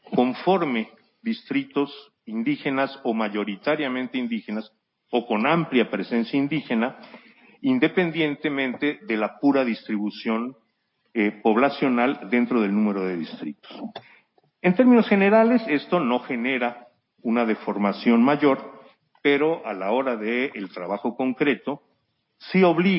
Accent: Yucatán, Mexico; San Luis Potosí es uno de ellos, Yucatán, de donde yo vengo, es otro.

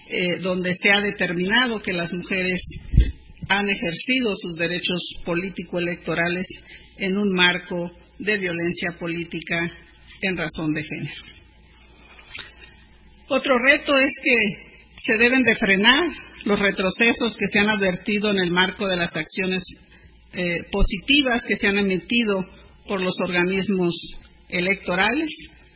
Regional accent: Mexico; tenemos muchos retos todavía que alcanzar como ciudadanía, como país, como mexicanas, como mexicanos

